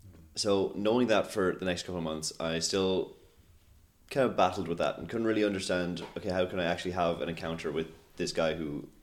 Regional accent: Castlebar, Connacht, Ireland; in my hometown of Castlebar, Mayo. Best town in Ireland. Can't beat it.

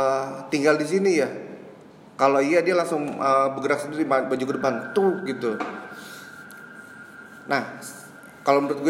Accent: Jakarta, Indonesia; Dulu tuh di daerah gue, di Jakarta Barat, kalau malam pada ngumpul.

